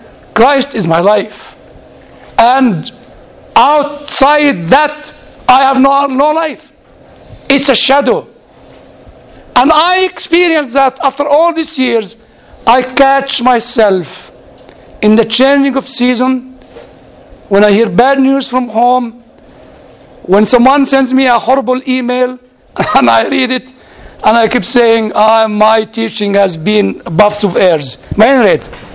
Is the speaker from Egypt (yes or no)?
yes; Egypt; I said to him, I come from Egypt. And in Egypt, under Islam, I learned I have one life.